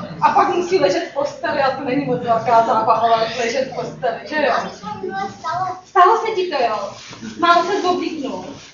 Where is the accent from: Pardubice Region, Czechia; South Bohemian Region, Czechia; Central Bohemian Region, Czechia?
Central Bohemian Region, Czechia; Kolín; Já jsem z Kolína.